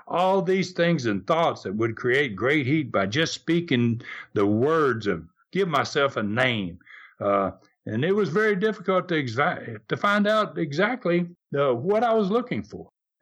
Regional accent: Tennessee, United States; born there; Things like the fact I was born in Tennessee from a wrestling bloodline.

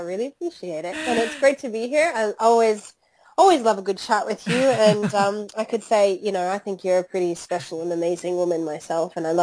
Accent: Chicago, Illinois, United States; accent: Chicago; moved away as an adult; now in Sydney, Australia; my accent is from Chicago. I'm originally from the States. I moved over to Australia, Sydney, 13 and a half years ago.

